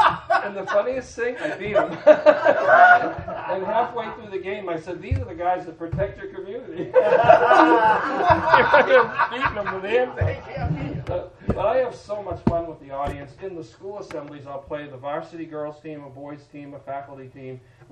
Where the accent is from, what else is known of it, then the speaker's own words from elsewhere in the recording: New Hampshire, United States; I have a guy in New Hampshire. Well, I'm in New Hampshire. That's a big deal. Yeah. But it's in my hometown, and he's my tax guy.